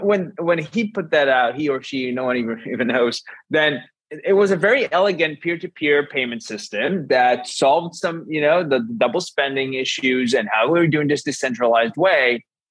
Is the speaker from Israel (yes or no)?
yes; Israel; English is a second language; I'm sorry, I'm from Israel. I don't even understand how you do that.